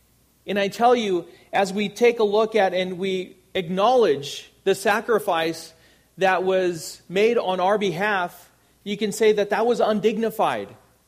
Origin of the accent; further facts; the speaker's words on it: Anaheim, California, United States; born there; And I was born in Anaheim